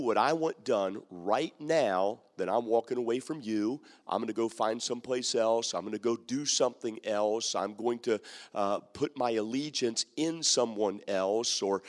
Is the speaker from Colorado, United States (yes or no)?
no; Maryland, United States; I have a friend of mine, of course, I was born and raised in Maryland